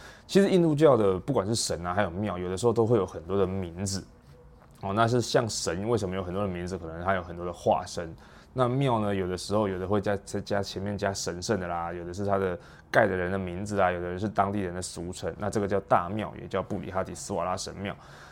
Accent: Taiwan; 只是对于我们台湾人来说，对他的了解不是特别的深刻。

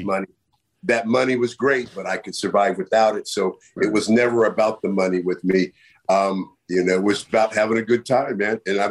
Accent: California, United States; Hey, I'm from the Bay Area, you know, man.

